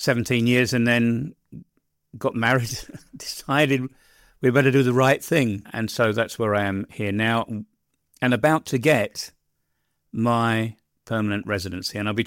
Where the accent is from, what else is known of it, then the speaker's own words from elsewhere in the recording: Hounslow, London, United Kingdom; also born or lived in West Kensington; I'm a Brit. I was born in West Kensington in London back in 1953. We moved into the suburbs then at the end of the Underground Railway, the Tube, to a place called Hounslow West.